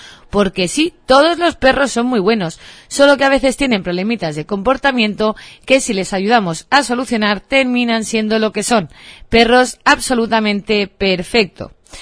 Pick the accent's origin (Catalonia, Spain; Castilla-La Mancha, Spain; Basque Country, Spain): Catalonia, Spain; born there; Pero yo como soy charnega, porque soy medio gallega y medio andaluza, aunque nacida en Cataluña, pues en casa la verdad nunca hemos celebrado San Esteban